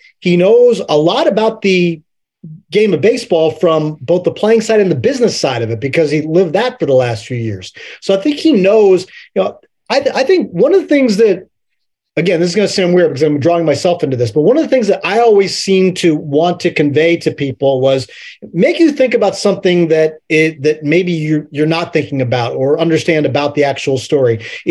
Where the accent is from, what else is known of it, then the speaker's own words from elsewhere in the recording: Middletown, Pennsylvania, United States; I'm from Middletown, Pennsylvania, Richard. We're known for the Three Mile Island nuclear accident and not much else.